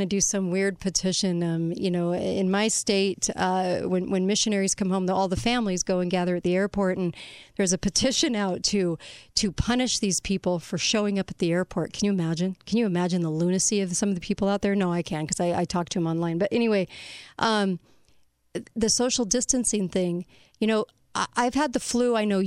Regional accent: United States; I'm an American.

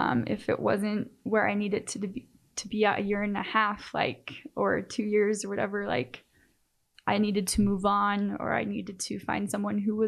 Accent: Alpine, Utah, United States; I grew up in Alpine, Utah. It's very LDS community.

